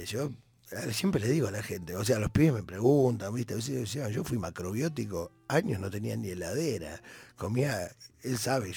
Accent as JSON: {"language": "Spanish", "country": "Argentina", "said": "somos argentinos"}